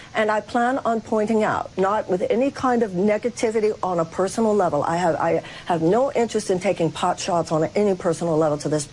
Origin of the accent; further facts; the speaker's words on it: United States; I will do whatever I feel I can do as an American to make sure that the neo-fascist threat